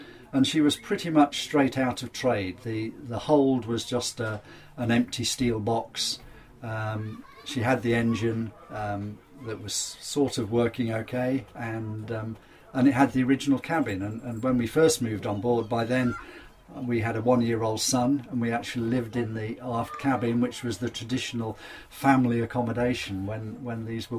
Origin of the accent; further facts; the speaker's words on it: Doncaster, Yorkshire and the Humber, United Kingdom; born there; because I was born in Doncaster, when I came across Humber Keels, I thought this is ideal